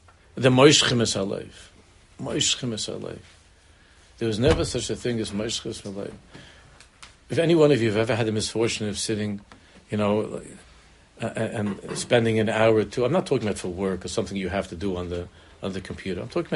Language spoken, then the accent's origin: English; United States; I grew up in America and I was hoping to bump into some of my favorite characters or something.